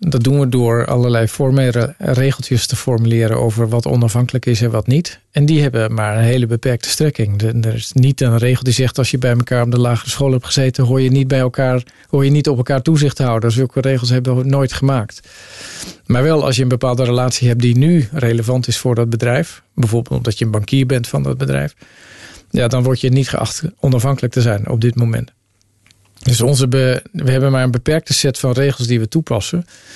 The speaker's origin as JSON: {"language": "Dutch", "country": "Netherlands", "said": "Ik kom ook uit de Nederlandse cultuur. Ben natuurlijk ook een kind van."}